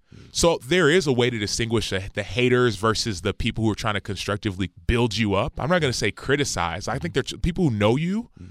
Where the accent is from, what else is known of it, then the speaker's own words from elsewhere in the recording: Dallas, Texas, United States; born there; Since I was little, my parents were born and raised in Nigeria. I was born in Dallas, Texas. But since we were little, every Christmas and New Year's, we would spend in Nigeria.